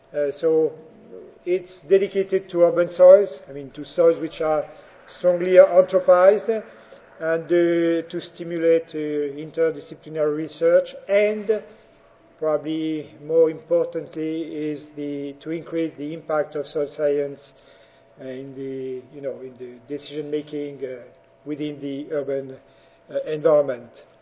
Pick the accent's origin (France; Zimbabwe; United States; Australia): France; English is a second language; And you may have guessed I'm from France.